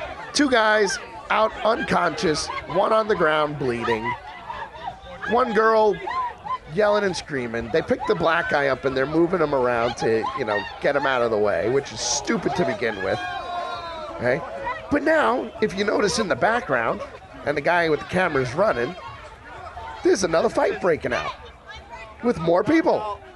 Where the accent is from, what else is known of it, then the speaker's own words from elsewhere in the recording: New York, United States; I'm a New Yorker.